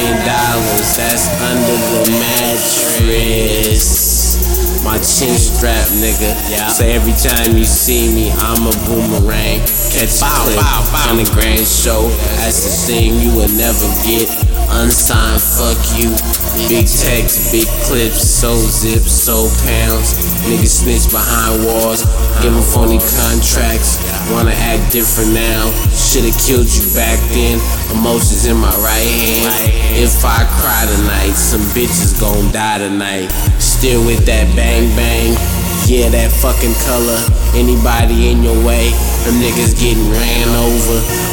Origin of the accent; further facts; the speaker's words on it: Berkeley, California, United States; You know, I'm from the West Side, man. I'm from the West Coast. I'm from the world, baby. Yeah, man. Young nigga from Berkeley.